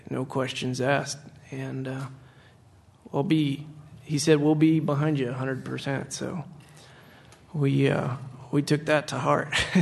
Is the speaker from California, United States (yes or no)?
yes; Lake Tahoe, California, United States; also born or lived in Oregon; I was born in Sacramento, raised in Lake Tahoe, had a pretty much lived in California until I got married and moved to Oregon.